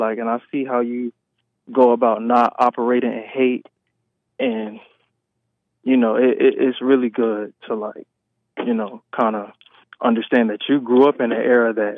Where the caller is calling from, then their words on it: Georgia, United States; also born or lived in Baltimore; So I'm calling out of Georgia, but I was born in Baltimore. And that's where my dad's side is from.